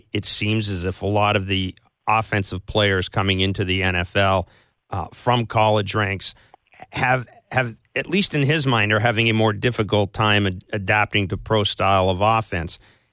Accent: Winnipeg, Manitoba, Canada; It will wind up in my hometown or near my hometown April 2nd to 3rd in Winnipeg, Manitoba.

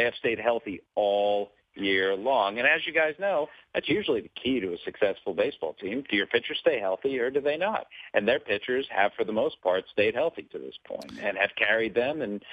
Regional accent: Cleveland, Ohio, United States; Blair, I grew up in Cleveland, so I have depressed fandom in me

